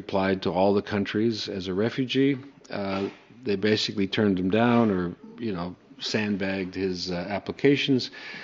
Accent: Canada; now in United States; You know, I'm an American. I live in America. I immigrated from Canada to America. It wasn't much of a cultural shock.

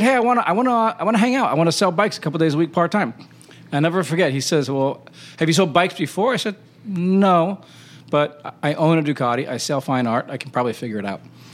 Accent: Hawaii, United States; also born or lived in India / Wisconsin; And then I loved Arizona because I was from Hawaii, and I'd just come from living in India and Wisconsin.

